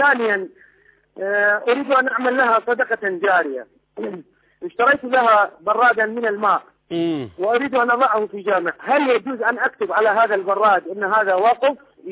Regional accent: Kirkuk, Kirkuk Governorate, Iraq; من العراق، مدينة كركوك.

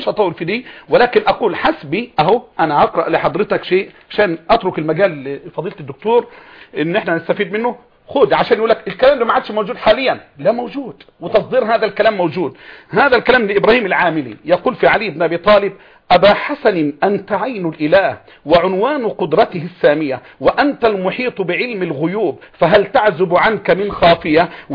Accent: Egypt; يقصد معنا احنا يعني كمصريين

